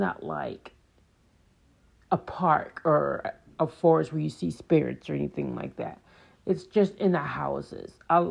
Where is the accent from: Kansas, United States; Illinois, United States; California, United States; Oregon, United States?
Kansas, United States; Leavenworth; as I was growing up in Leavenworth, Kansas, which is a very haunted place